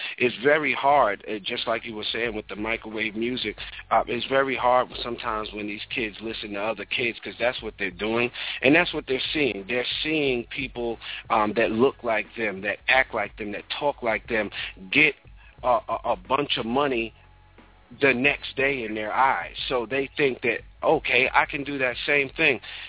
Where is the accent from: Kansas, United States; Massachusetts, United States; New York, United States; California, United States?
New York, United States; Soul music was playing all throughout my house growing up in New York every day.